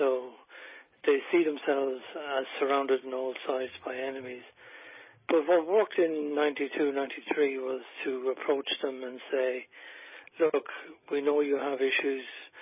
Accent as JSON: {"language": "English", "town": "Aran Islands", "region": "Connacht", "country": "Ireland", "said": "I'm from the Aran Islands."}